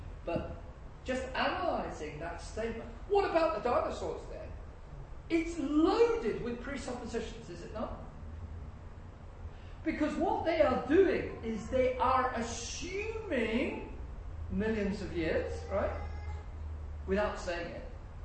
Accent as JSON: {"language": "English", "country": "United Kingdom", "said": "of course being Brits, sort of still a bit foolish as regards American huge distances"}